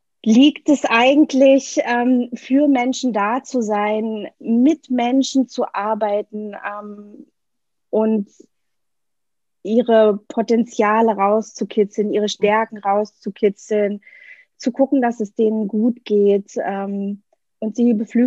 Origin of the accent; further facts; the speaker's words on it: Brandenburg, Germany; now in Berlin, Germany; ich wohne in Berlin, bin im Spreewald aufgewachsen